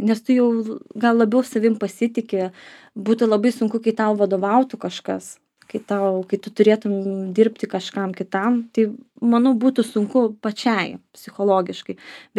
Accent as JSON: {"language": "Lithuanian", "region": "Samogitia", "country": "Lithuania", "said": "Visų pirma, aš pasakysiu, kad aš esu ne kaunietė, aš esu žemaitė."}